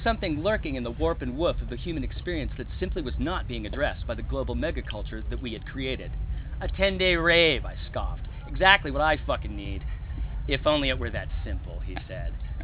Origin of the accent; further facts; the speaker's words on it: Southwest, United States; growing up in the Southwest, within 52 miles of 23 different Pueblo cultures